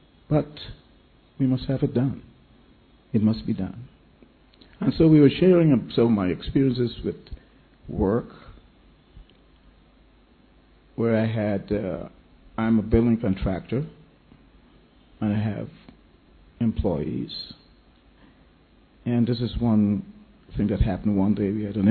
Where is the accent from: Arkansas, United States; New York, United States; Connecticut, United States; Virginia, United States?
New York, United States; I'm from New York.